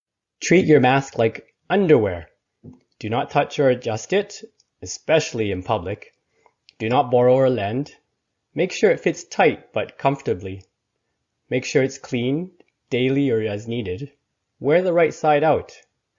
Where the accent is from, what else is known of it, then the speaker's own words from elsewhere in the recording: Edmonton, Alberta, Canada; now in Niger; My wife Cecilia and I grew up in Edmonton